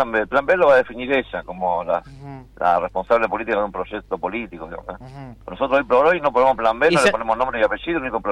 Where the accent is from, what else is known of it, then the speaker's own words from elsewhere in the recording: Argentina; como periodistas, como argentinos, que no podemos votar a que queremos